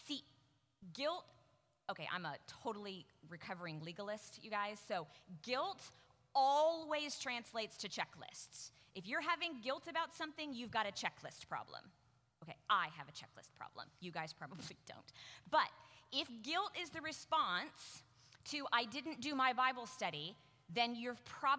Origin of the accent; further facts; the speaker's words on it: Cedarville, Ohio, United States; And I grew up in Cedarville where the university was.